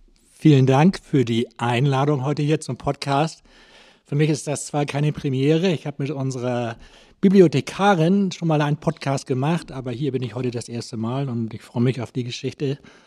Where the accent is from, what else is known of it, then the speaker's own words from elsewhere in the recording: Wentorf, Schleswig-Holstein, Germany; moved away as an adult; also born or lived in Hamburg; now in Schwarzenbek, Germany; Ich komme aus Hamburg. Groß geworden bin ich in Wentorf als Jugendlicher und bin dann aber, als es soweit war, 18 Jahre alt, nach Hamburg gezogen und dann 1995 mit 35 nach Schwarzenbek gezogen.